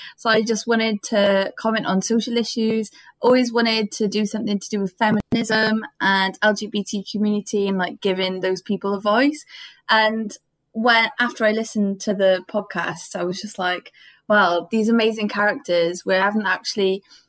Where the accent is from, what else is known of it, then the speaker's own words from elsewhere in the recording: Cardiff, Wales, United Kingdom; I'm from Cardiff. I'm an illustrator.